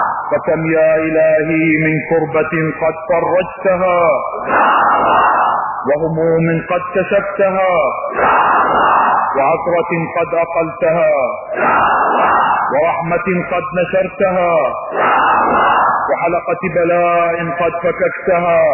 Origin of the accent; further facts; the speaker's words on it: Iraq; فانا كعراقي انتمي الى جنوبه والى شماله على حد سواء وانا كعراقي انتمي الى كل اديانه على حد سواء.